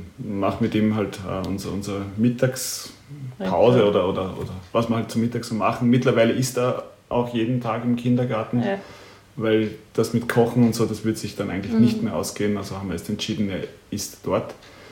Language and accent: German; Lower Austria, Austria; Also ich komme ja aus Niederösterreich